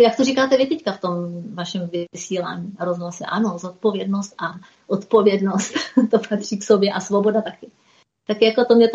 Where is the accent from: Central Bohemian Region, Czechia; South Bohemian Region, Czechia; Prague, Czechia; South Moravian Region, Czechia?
South Bohemian Region, Czechia; Borek; A ta krásná louka za naším baráčkem na Borku u Českých Budějovic, odkud pocházím.